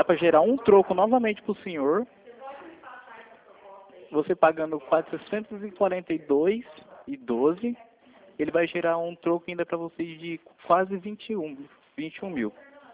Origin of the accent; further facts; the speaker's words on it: Londrina, Paraná, Brazil; Eu sou de Londrina, Paraná.